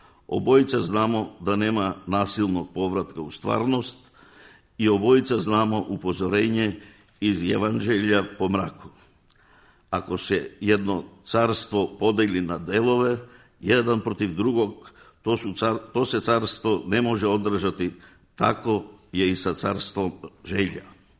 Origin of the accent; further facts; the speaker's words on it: North Macedonia; Ja sam došao iz Makedonije